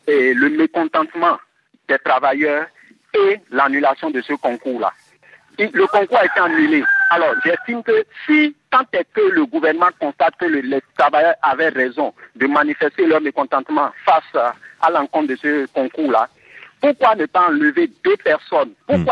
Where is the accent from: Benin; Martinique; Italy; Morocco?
Benin; Je suis béninois et je sais de quoi je parle.